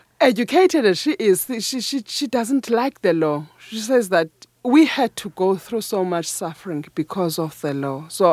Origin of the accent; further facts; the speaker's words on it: Cofimvaba, Eastern Cape, South Africa; working as a physiotherapist in a hospital in Gofimvaba, that is my hometown.